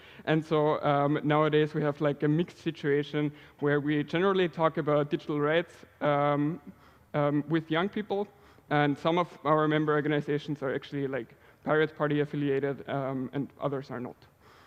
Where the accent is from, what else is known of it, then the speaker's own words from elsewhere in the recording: Austria; now in Malmö, Sweden; I come from Austria originally, but I live in Sweden nowadays, study international migration in Malmö during my daytime.